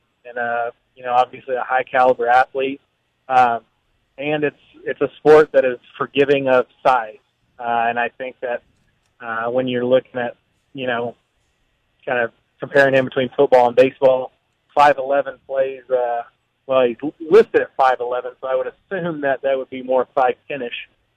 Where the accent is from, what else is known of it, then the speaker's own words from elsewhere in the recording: Stillwater, Oklahoma, United States; growing up in Stillwater, going to college there